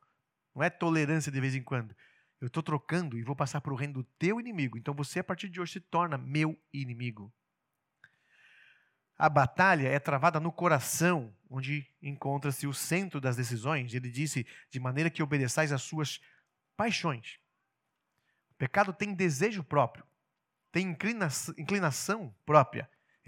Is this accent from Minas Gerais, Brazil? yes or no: yes; Minas Gerais, Brazil; born there; É como quando você sai de casa, como eu nasci em Minas Gerais.